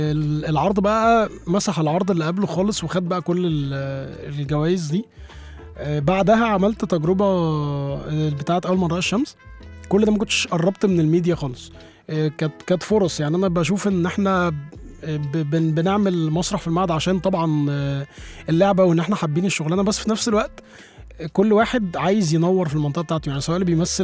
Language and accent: Arabic; Shibin El Kom, Monufia Governorate, Egypt; now in Cairo, Egypt; ده كان جاري في شبين في المنوفيه